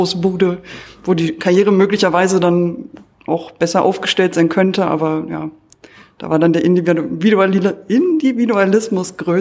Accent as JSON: {"language": "German", "town": "Finsterwalde", "region": "Brandenburg", "country": "Germany", "tie": "born or raised there", "said": "Also das Praktikum ist in meiner Heimatstadt gewesen, in Finsterwalde."}